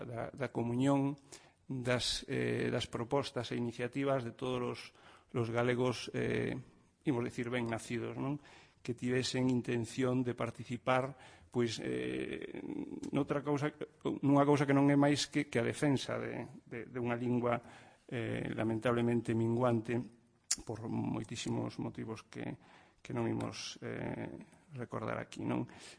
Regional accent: Galicia, Spain; non somos galegos pola lingua que falamos, eu non quero ser extremeño nin castelán-leonés

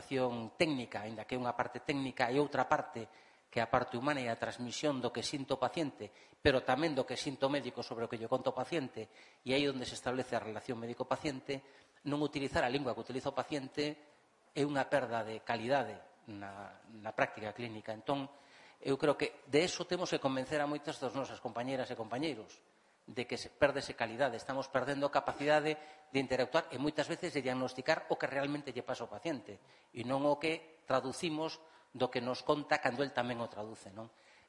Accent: Vigo, Galicia, Spain; Porque falo en galego na consulta, eu xa claro que son de Castrelos, por iso falo en galego, que unha parroquia de Vigo que de onde son.

